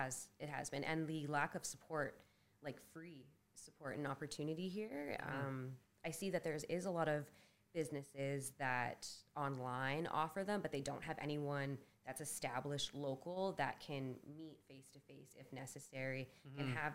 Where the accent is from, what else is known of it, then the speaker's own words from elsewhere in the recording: Thompson, Manitoba, Canada; also born or lived in Winnipeg; From Thompson, so 8 hours north of Winnipeg, moved